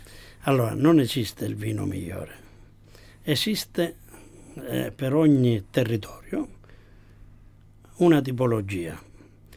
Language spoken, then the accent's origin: Italian; Calabria, Italy; Invece io, da calabrese, che come prima ho accennato al Nero d'Avola